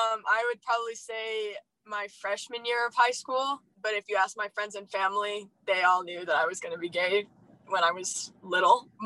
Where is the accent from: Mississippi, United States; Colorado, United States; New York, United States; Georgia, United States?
Colorado, United States; Carbondale; also born or lived in Glenwood Springs; I'm 17 years old, and I go to Roaring Fork High School. I was born in Glenwood, and I've lived in Carbondale my whole life.